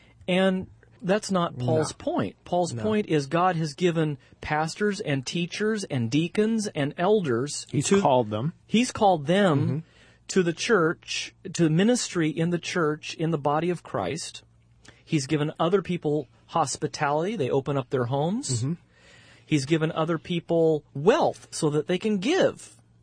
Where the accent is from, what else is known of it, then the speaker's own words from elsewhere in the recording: California, United States; Now, I came from California. This was odd to me, not that we don't have racism in California